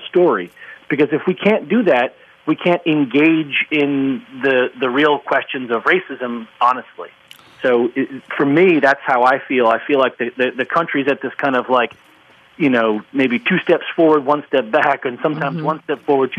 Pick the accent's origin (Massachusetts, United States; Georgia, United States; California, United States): Massachusetts, United States; Boston; When I was growing up in Boston, I grew up in an area that was very segregated, and nobody would want to talk about that kind of segregation.